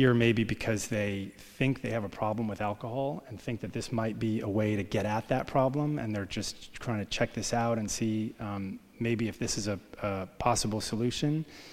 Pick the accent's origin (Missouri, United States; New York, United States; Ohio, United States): New York, United States; New York City; I mean, I grew up in New York City. I'll tell you a little bit about what it was like.